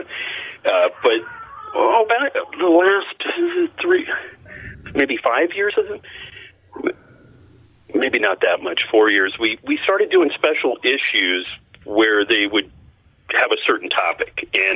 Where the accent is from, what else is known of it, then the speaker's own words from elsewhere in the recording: Portland, Oregon, United States; You know, I grew up in Portland. My parents are from Seattle